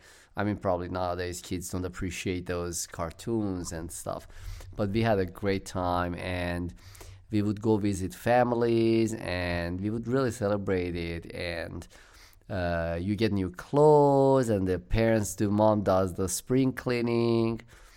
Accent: Iran; I speak Farsi and I speak also Armenian, because I'm Armenian from Iran.

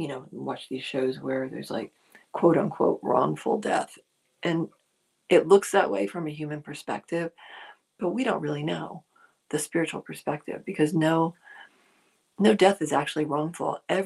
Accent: New Jersey, United States; accent: Jersey; My Jersey accent is coming through.

